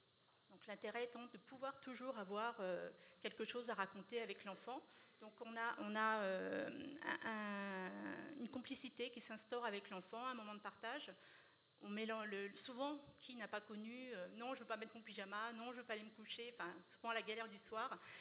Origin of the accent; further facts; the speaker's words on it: Moret-sur-Loing, Île-de-France, France; born there; je suis née à Moret-sur-Loing en Seine-et-Marne